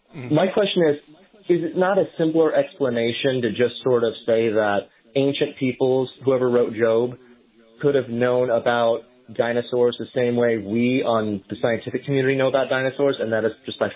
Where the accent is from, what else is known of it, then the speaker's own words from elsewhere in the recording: Kansas City, Kansas, United States; I grew up in Kansas, on the Kansas side of Kansas City, Missouri, and we have tons of limestone out there.